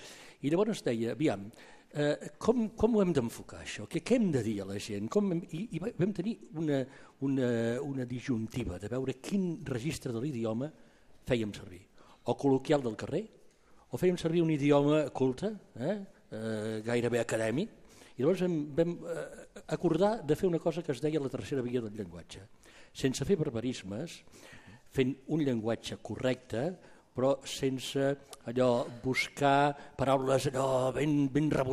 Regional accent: Barcelona, Catalonia, Spain; perquè jo sóc de Barcelona, però estava fora, estava a Girona

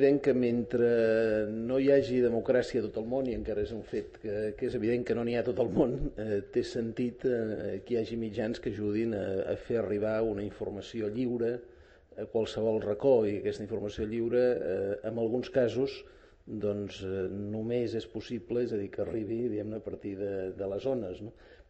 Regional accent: Arenys, Catalonia, Spain; en el meu poble, Arenys

